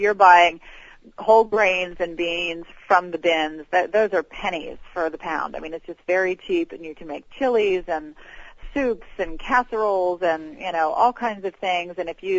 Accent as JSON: {"language": "English", "region": "Georgia", "country": "United States", "tie": "born or raised there", "said": "I grew up in the South. I'm a Georgia girl, and we had chicken fried steak and barbecued ribs"}